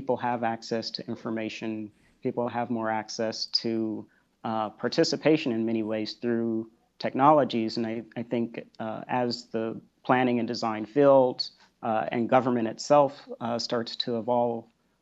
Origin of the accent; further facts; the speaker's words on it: Indianapolis, Indiana, United States; I'm from Indianapolis originally, so of a competitor city to Kansas City. And I was in an inner city public school, sort of the traditional, not so great public school.